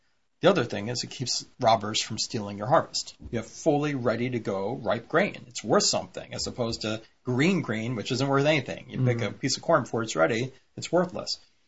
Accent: Pennsylvania, United States; But even today in Pennsylvania, where I grew up, and even when I grew up, I remember that there was a farmer we knew.

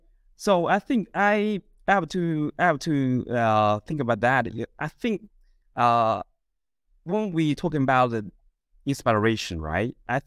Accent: China; moved away as an adult; I grew up in Nikulan Tansha of China. I moved to Sydney to do my computer science degree and then back to Beijing for my MBA in Tsinghua University.

